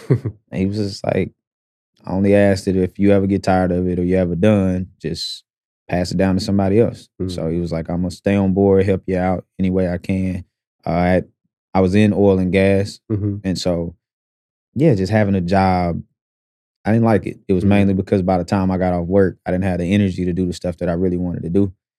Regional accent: Tulsa, Oklahoma, United States; Being here, growing up in North Tulsa, we had spots like that.

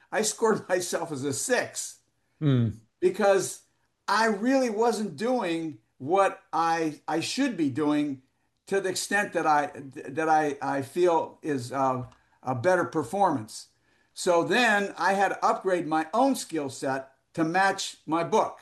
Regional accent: Youngstown, Ohio, United States; Like, I'm from Youngstown, Ohio.

